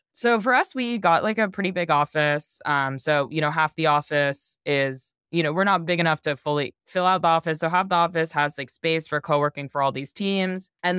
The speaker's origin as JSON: {"language": "English", "country": "United States", "tie": "born or raised there", "said": "Like, I think I grew up in America, and I previously had only really worked with people who had like pretty similar backgrounds to me"}